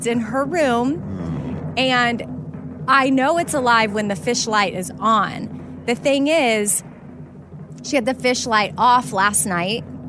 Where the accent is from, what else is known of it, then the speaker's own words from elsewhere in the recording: Texas, United States; I don't care either way, but I mean, I'm from Texas, so are the Cowboys in the mix?